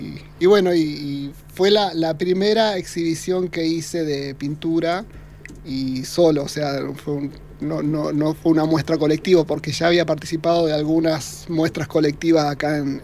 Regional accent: Neuquén, Argentina; Me gustó mi infancia en Neuquén.

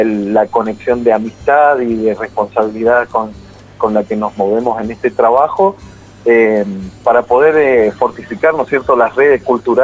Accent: Mendoza, Argentina; born there; si bien yo soy nacido en Mendoza, tengo una crianza por cuestión de familia, de niño, tengo una crianza bastante norteña, litoraleña, porque mi familia es del litoral, es de Corrientes.

